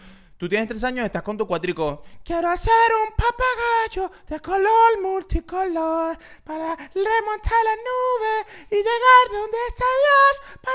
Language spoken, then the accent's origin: Spanish; Miranda, Venezuela; yo soy de los Valles del Tuy y yo escuché mucho en mi casa Joropo Tuyero.